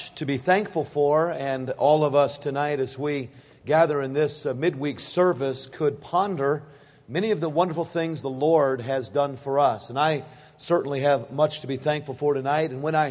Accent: United States; born there; all places, to be born in the United States of America. And I'm so glad and thankful tonight that I am an American.

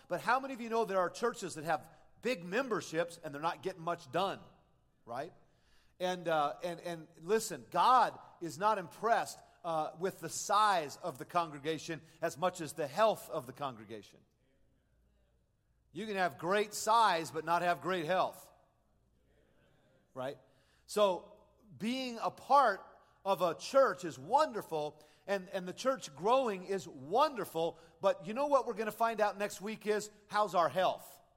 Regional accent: South Korea; I remember growing up in Korea

